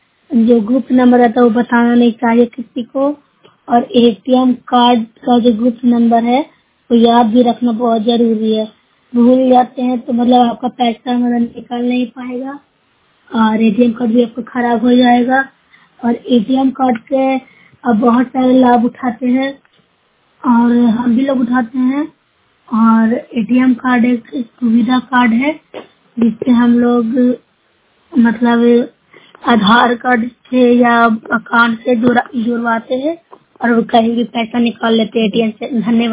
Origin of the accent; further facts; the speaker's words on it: Bihar, India; मैं नौसा प्रखंड से हूँ, जिला नालंदा से रहने वाली हूँ।